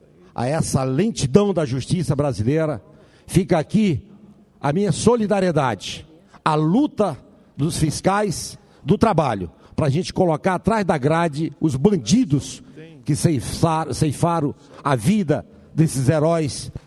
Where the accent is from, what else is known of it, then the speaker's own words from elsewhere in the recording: Roraima, Brazil; fica a passo de jabuti, como diz na minha terra, no estado de Roraima